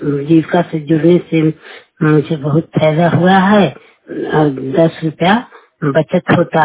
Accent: Manpur, Bihar, India; ग्राम मानपुर और पंचायत अकबरपुर थाना दरियापुर के रहने वाली हूँ।

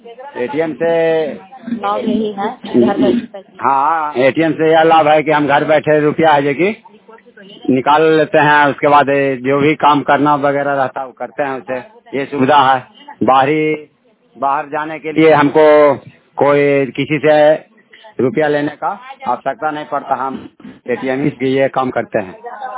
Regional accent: Khokhna, Bihar, India; मैं ग्राम खोखना का निवासी हूँ, जिला नालंदा है।

